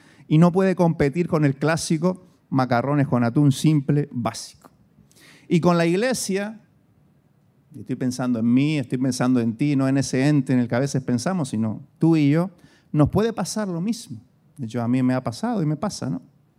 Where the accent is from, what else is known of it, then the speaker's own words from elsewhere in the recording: Canary Islands, Spain; Yo soy canario, soy de Gran Canaria, del interior de Gran Canaria. Mis abuelos vivían en una casa cueva que hizo mi abuelo sin electricidad, con pico. Esa es mi ascendencia.